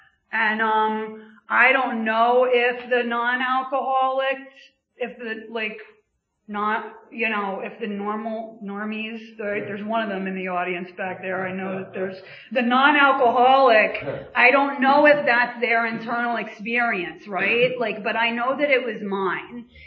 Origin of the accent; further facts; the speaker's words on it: Pennsylvania, United States; And, so I grew up in Bucks County, two loving parents, younger brother.